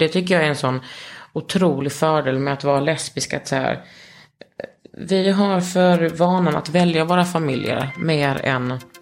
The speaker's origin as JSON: {"language": "Swedish", "region": "Skåne", "country": "Sweden", "tie": "born or raised there", "said": "Alltså jag är uppvuxen i Skåne och typ, men mest varit på västkusten på mina sommar."}